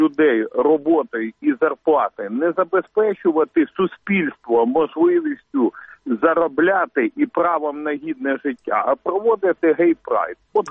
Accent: Poltava Oblast, Ukraine; на моїй рідній Полтавщині, на Тернопільщині, де я зараз перебуваю

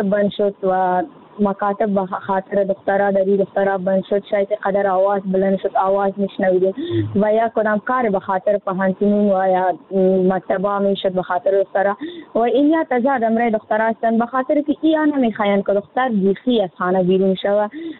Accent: Afghanistan; در جامعه همه ما افغان هستیم

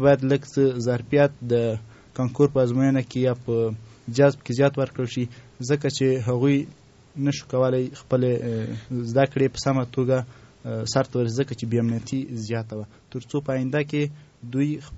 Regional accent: Logar, Afghanistan; زه د لوګر ولایت اوسیدونکی یم

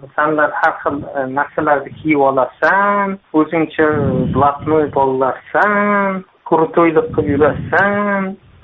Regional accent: Chirchiq, Tashkent Region, Uzbekistan; Men Chirchiqdan.

